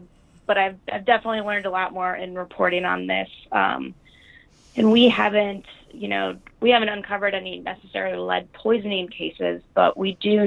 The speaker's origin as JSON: {"language": "English", "town": "Minneapolis", "region": "Minnesota", "country": "United States", "tie": "born or raised there", "lives_now": "New Orleans, United States", "said": "I grew up in Minneapolis, and I moved to New Orleans to do recovery and rebuilding"}